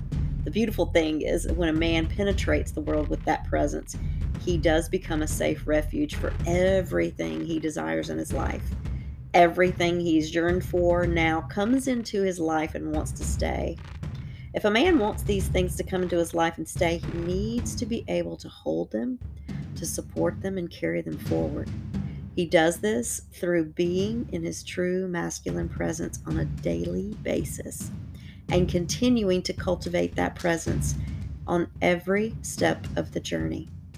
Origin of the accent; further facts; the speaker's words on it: Durham, North Carolina, United States; you know, I'm from Durham originally.